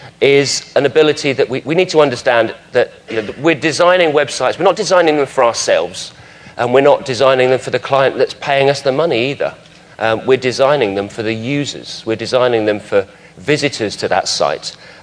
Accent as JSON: {"language": "English", "town": "Morecambe", "region": "North West England", "country": "United Kingdom", "tie": "born or raised there", "said": "When I was growing up in Morecambe, which is a little seaside town on the northwest coast, there was this jetty"}